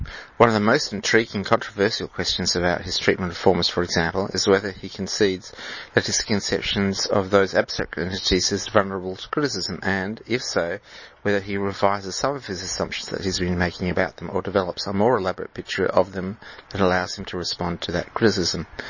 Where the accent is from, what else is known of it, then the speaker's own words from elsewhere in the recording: Australia; accent: Australian; Sorry for my Australian accent.